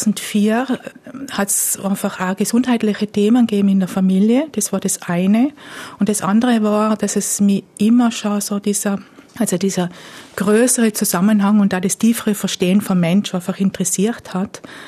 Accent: Trentino-Alto Adige, Italy; now in Austria; Ich komme aus dem Südtirol ursprünglich, bin schon ganz lange in Vorarlberg.

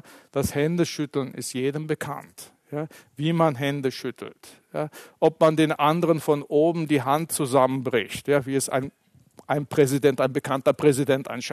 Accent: Turkey; ich komme aus der Türkei, also der Mittelmeerraum sowieso

